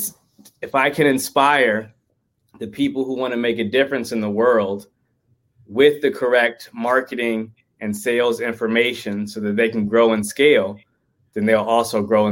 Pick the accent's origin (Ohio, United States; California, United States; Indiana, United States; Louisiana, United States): California, United States; Oakland; I grew up in Oakland, California. That's where I'm at.